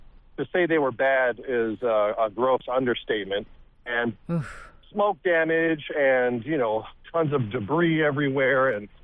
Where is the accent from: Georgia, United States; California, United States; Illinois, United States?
California, United States; Los Angeles; So I grew up in Los Angeles, kind of mid-city area.